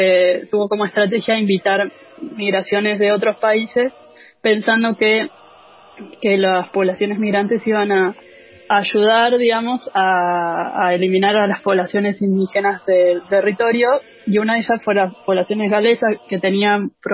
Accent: Trelew, Chubut, Argentina; born there; yo nací en la Patagonia, en un pueblo que se llama Trelew

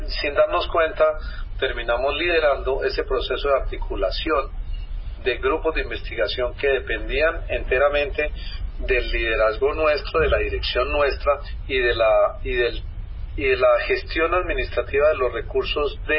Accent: Colombia; lo cual es un motivo, digamos, como de orgullo como colombiano

